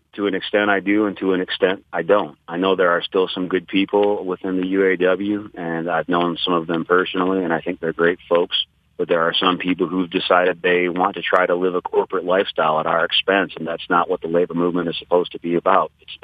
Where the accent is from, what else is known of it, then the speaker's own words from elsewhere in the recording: Flint, Michigan, United States; You know, I grew up in Flint. I've been poor most of my life, and I can do it again if that's what it takes.